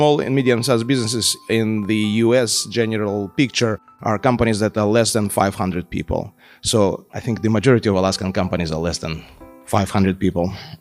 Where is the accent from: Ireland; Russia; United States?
Russia; English is a second language; moved away as an adult; now in United Arab Emirates; I'm originally from Russia, as you can guess from my accent, and I came here to UAE as a student 19 years ago.